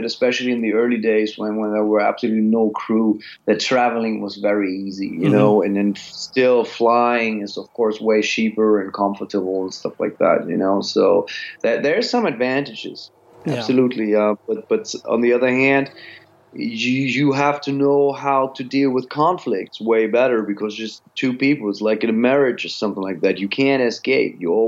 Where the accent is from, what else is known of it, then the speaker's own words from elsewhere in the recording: Bremen, Germany; moved away as an adult; now in Florida, United States; And growing up in Bremen, northern Germany, I was ready for some sun in my life.